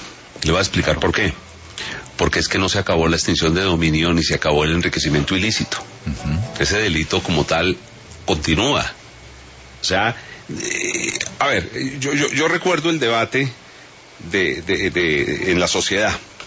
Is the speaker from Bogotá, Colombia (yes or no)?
no; Cauca, Colombia; el Quintín Lame, que fue mi tierra, en el Cauca. Yo era el presidente de Caucanos por la Paz, y en el del Quintín Lame era el secretario de gobierno de mi departamento